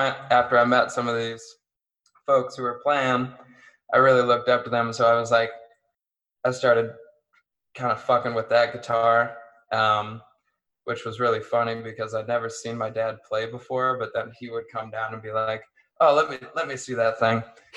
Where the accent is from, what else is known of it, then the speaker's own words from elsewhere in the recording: Erie, Pennsylvania, United States; It was like where I grew up in Erie, there's really only one scene, and it was a hardcore scene.